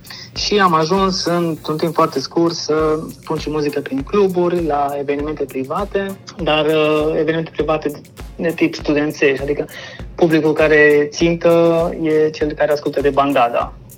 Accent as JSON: {"language": "Romanian", "town": "Târgu Mureș", "region": "Mureș County", "country": "Romania", "said": "Așa, deloc sunt din Târgu Mureș."}